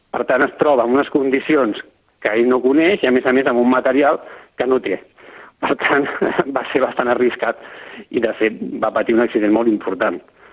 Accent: Barcelona, Catalonia, Spain; jo soc gairebé, podria dir que m'he criat allà, no del tot, perquè soc de Barcelona, però tota la meva vida, la meva família, he tingut casa al Pallars, i més a la Vall d'Aran, conec molt bé aquelles muntanyes, som d'una família de tradició molt muntanyera

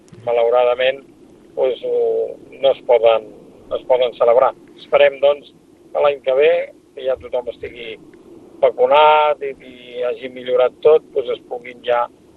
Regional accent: L'Arboç, Catalonia, Spain; quan vaig néixer a l'Arboç i soc autòcton de l'Arboç

